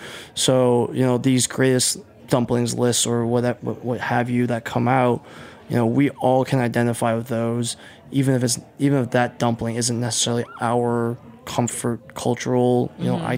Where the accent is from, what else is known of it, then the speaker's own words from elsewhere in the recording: Buffalo, New York, United States; now in New York City, United States; I've been in New York for, 12 years now. I'm not a New Yorker, but, originally I'm from outside Buffalo, New York, but, this is where I call home